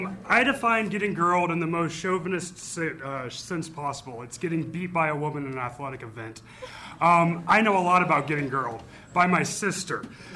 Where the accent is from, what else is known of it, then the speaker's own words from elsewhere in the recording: Fairbanks, Alaska, United States; We grew up in Fairbanks, and she kind of took the state by storm